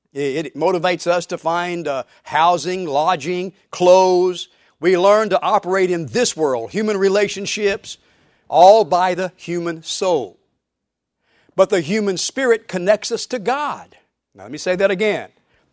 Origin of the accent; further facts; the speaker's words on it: Texas, United States; When I was growing up in South Texas many, many years ago, they still had Mexican restaurants there where the waiters spoke only Spanish.